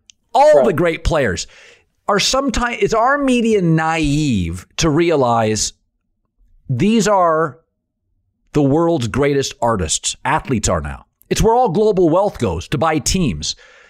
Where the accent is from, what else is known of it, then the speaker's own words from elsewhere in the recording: Washington, United States; I loved Connecticut's prep schools, their intensity, I thought it was cool because I grew up in Washington State.